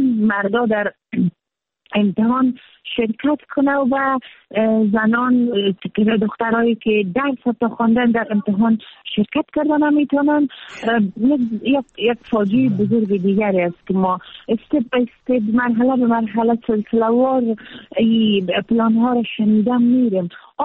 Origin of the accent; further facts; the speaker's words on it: Afghanistan; ما زن هستیم، ما در جامعه افغانستان به دنیا آمدیم، بزرگ شدیم